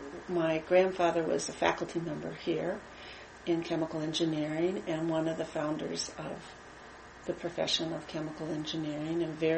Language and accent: English; Madison, Wisconsin, United States; born there; Well, I was born right here in Madison, Wisconsin.